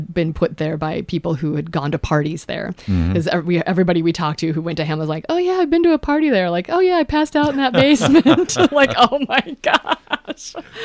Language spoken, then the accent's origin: English; Omaha, Nebraska, United States; we grew up in the Baptist church, and we went to a place in South Omaha